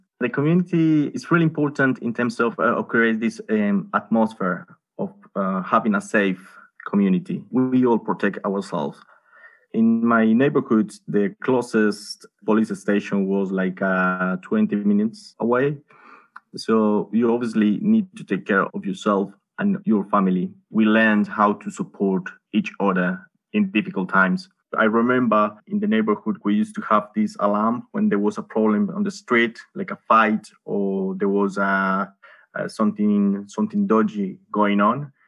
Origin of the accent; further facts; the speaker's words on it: Colombia; growing up in Colombia is a completely different situation and completely different world, education, neighborhoods, communities.